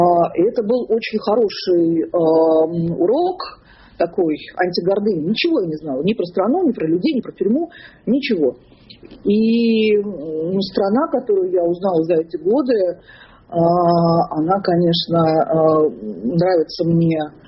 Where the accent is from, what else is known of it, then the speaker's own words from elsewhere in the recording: Russia; что я вот такая россиянка